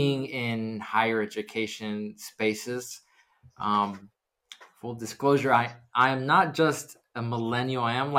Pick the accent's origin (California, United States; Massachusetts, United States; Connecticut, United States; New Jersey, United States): California, United States; San Diego; now in Atlanta, United States; I am originally from San Diego, and I've been in Atlanta for a year now.